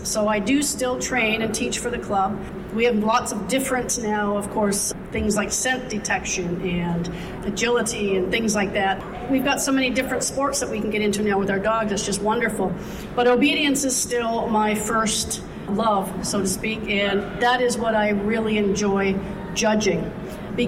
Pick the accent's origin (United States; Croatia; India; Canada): Canada; Ontario; I am from Ontario